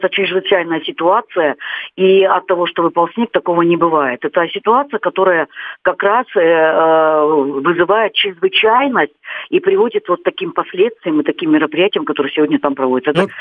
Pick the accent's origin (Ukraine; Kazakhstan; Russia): Russia; Primorsky Krai; я сама родилась в Приморском крае, я там заканчивала школу, заканчивала институт, где там очень долго жила.